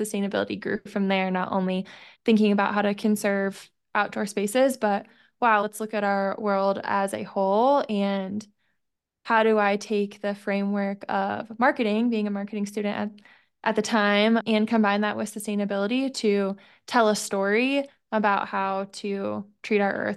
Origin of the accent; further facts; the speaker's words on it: Midwest, United States; I grew up in the Midwest, but got to spend some summers doing some guiding in Utah.